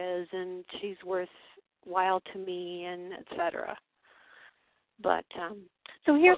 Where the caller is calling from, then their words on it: Colorado, United States; from Colorado.